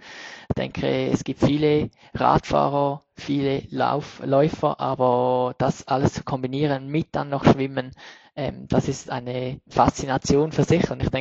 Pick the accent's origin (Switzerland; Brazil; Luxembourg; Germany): Switzerland; Ich komme aus der Schweiz und betreibe nun seit gut einem Jahr den Sport Triathlon